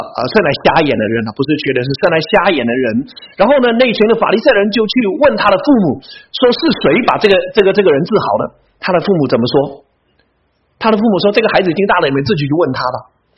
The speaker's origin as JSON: {"language": "Chinese", "country": "China", "said": "我相信从大陆来的我们都知道红二代、红三代什么意思。"}